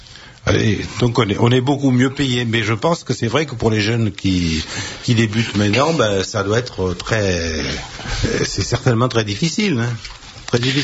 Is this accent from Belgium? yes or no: no; Southern France, France; accent: Southern French; dans mon accent méridional qui fait que ça m'est difficile de dire des choses sérieuses